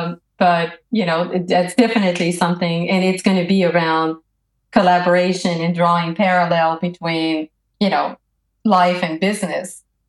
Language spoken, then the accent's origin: English; Canada; also born or lived in Europe; having been born and raised in Canada, having worked in Europe, and working mostly for, you know, global American companies